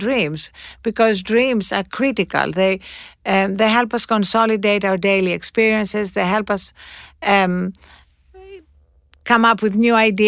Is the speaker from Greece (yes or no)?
yes; Greece; I come from one of these countries. They're terrible habits that are changing. But when I was growing up in Greece, people would go to dinner at 11 o'clock at night.